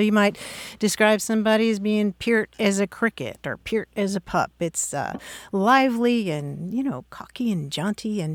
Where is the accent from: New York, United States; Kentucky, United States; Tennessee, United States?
Kentucky, United States; Well, yeah, yeah. I'm from Kentucky myself.